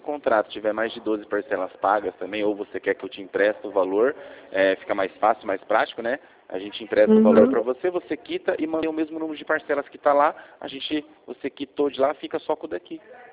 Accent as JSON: {"language": "Portuguese", "town": "Guarantã", "country": "Brazil", "said": "Nossa, eu sou lá de Guarantã, você acredita?"}